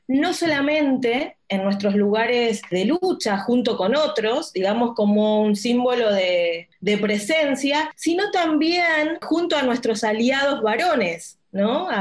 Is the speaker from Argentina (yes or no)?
yes; Buenos Aires, Argentina; soy argentina, más específicamente de la ciudad de Buenos Aires.